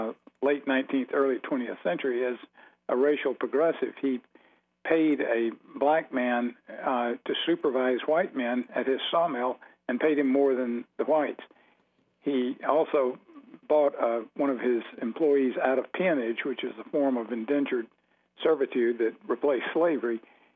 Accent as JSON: {"language": "English", "town": "Montgomery", "region": "Alabama", "country": "United States", "tie": "born or raised there", "said": "When I was growing up in Montgomery, Alabama, which is the town we had to move to after my father's law practice and enterprise dried up"}